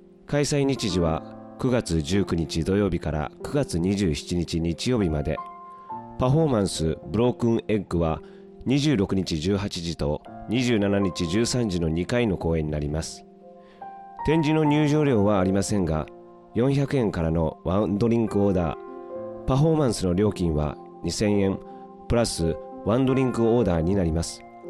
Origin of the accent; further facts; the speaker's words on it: Nagasaki, Japan; 僕は長崎県出身なので